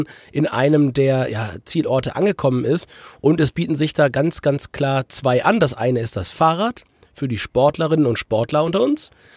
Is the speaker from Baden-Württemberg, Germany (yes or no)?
no; Hamburg, Germany; gerade wenn man so wie ich als Hamburger sehr, sehr häufig dazu tendiert, aufgrund der schieren Nähe an die Schleswig-Holsteiner Ostsee zu fahren